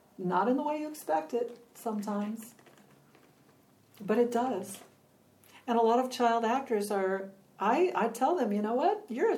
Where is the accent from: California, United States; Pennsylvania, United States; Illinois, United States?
Illinois, United States; Chicago; I teach in Chicago every summer because I'm from Chicago.